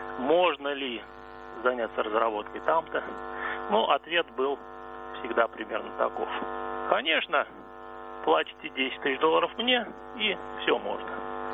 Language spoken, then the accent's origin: Russian; Moscow, Russia; я из Москвы.